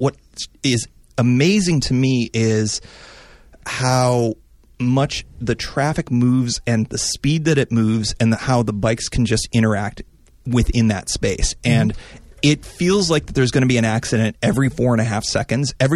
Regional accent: New York, United States; And it's funny because I'm from Western New York and there's only two.

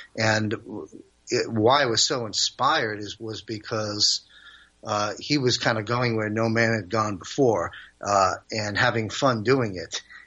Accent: New York, United States; I was watching it closely because I'm a New Yorker

